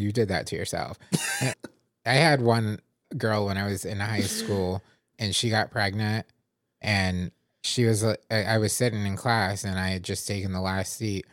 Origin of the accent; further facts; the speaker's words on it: United States; And yeah, there was a time where I was proud to be American too